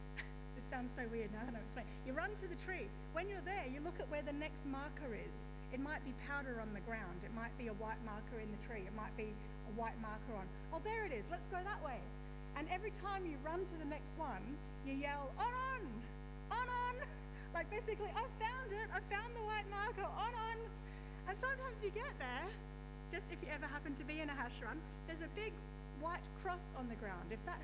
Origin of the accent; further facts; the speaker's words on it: Darwin, Northern Territory, Australia; I grew up in Darwin. It's quite a common thing in Darwin.